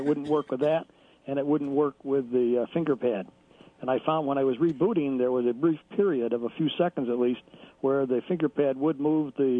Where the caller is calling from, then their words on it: Greece, New York, United States; Calling from Greece.